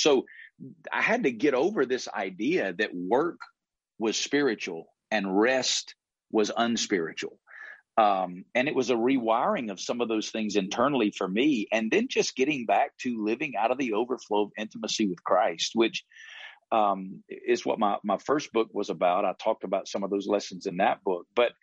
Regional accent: Bible Belt, United States; you know, I'm from the Bible Belt, and the Bible Belt churches are viewed very positively.

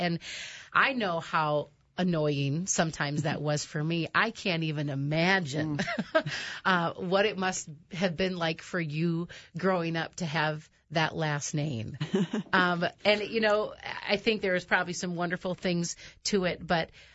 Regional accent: Minnesota, United States; born and bred. You betcha.

